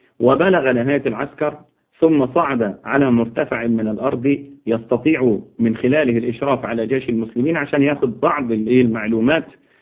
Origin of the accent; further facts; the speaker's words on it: Egypt; احنا عندنا في مصر هنا الشيخه ام خديجه